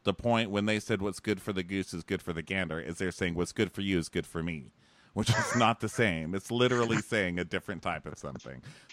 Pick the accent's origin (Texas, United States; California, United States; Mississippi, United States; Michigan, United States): Texas, United States; El Paso; I'm from El Paso, which is, you know, mostly Hispanic.